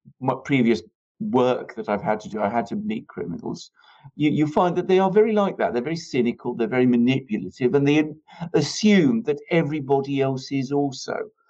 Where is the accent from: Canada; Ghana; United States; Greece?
Greece; English is a second language; moved away; I come from Greece, and Greece is a country where corruption is very widespread and very rife. One of the reasons, by the way, why I don't live there or chose not to live there.